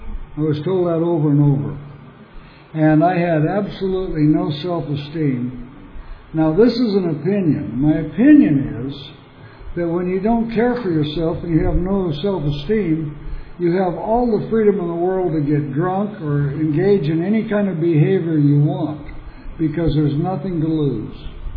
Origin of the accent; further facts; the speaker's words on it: Long Beach, California, United States; born there; well, I was born in Long Beach because she left Porterville